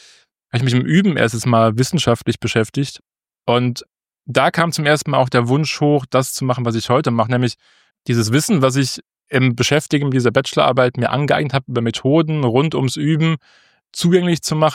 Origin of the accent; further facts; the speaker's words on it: Saarbrücken, Saarland, Germany; also born or lived in Switzerland; bin in Saarbrücken dann, da wo ich auch her bin, also aus dem Saarland, geblieben